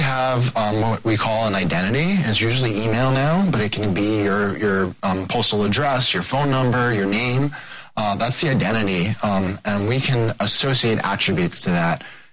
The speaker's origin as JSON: {"language": "English", "town": "New York City", "region": "New York", "country": "United States", "said": "I'm from the East Coast, New York City, Manhattan."}